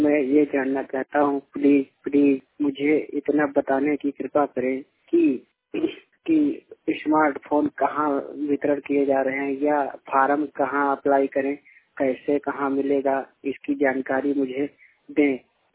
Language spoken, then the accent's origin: Hindi; Uttar Pradesh, India; मैं डिस्ट्रिक्ट लखीमपुर खीरी से दोनों आँखों नेत्रहीन हूँ और डिस्ट्रिक्ट लखीमपुर जिले से बोल रहा हूँ और मेरे गांव का नाम गुलरा ग्रंथ है।